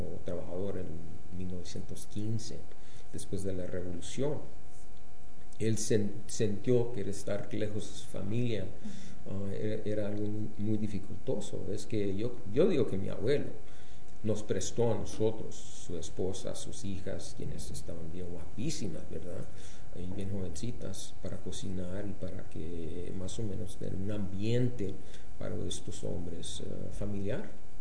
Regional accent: Phoenix, Arizona, United States; yo nací aquí en Phoenix, Arizona en 1952 y nací más o menos en un hospital local, sino que nos criamos aquí en este área de la ciudad que nombran West Phoenix. Y entonces, en ese tiempo, nos criamos en uno de los campos donde los migrantes vivían

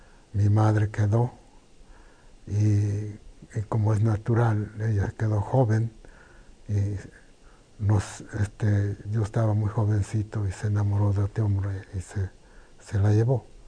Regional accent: Chalcatongo, Oaxaca, Mexico; Regresamos a Chalcatongo y allí cada quien se fue a donde pudo, es decir, a trabajar. Yo me vine para la ciudad de Oaxaca, que es la capital del estado

